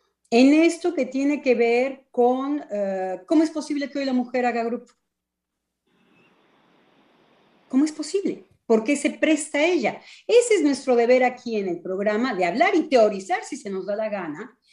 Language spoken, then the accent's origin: Spanish; Mexico; Y como mexicanos, además, tenemos nuestro trabajo analítico con muchos mexicanos.